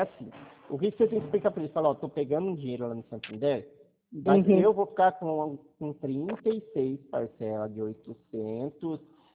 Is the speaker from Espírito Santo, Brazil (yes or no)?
no; Mogi Mirim, São Paulo, Brazil; Tô aqui em Mogi Mirim, Mogi Guaçu. Eu sou de Mogi Mirim e trabalho em Mogi Guaçu.